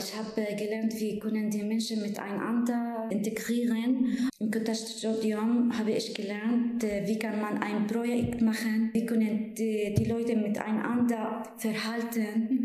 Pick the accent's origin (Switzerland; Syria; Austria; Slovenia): Syria; German is a second language; moved away as an adult; now in Germany; ich komme aus Syrien, ich bin verheiratet, ich bin 2016 nach Deutschland gekommen. Ich habe in Syrien Übersetzung Fach Englisch studiert.